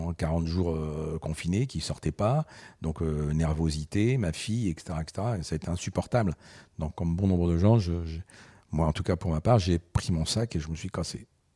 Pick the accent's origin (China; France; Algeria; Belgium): Algeria; Constantine, Constantine Province; born there; moi je suis né en Algérie, j'ai été élevé pendant 2 ans dans un orphelinat qui se trouve à Constantine